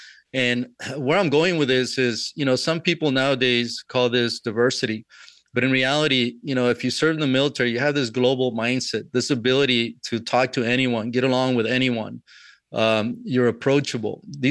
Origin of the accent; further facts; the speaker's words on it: San Diego, California, United States; I came from San Diego. I'm Mexican-American